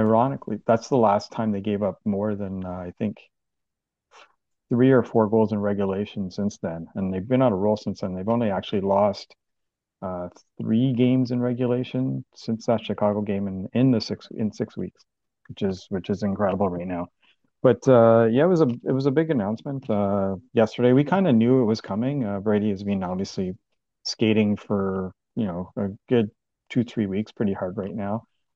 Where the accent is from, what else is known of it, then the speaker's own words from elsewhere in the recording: Canada; as a Canadian